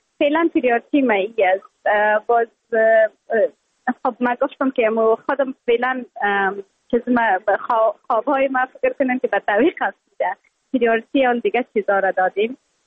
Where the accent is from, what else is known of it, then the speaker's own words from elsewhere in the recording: Afghanistan; moved away; یکانه چیزی که من از افغانستانم رای خود وعده کرده بودم، برآمده بودم